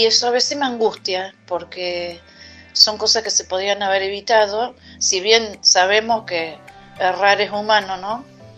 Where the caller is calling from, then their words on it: Maipú, Buenos Aires Province, Argentina; de Maipú, provincia de Buenos Aires.